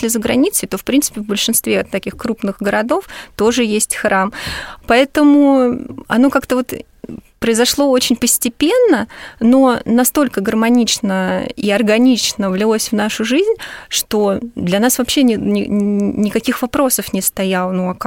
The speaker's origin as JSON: {"language": "Russian", "town": "Sergiyev Posad", "region": "Moscow Oblast", "country": "Russia", "tie": "born or raised there", "said": "я сама родом из Сергиев Посада, у меня там живет семья, поэтому мы там часто бываем."}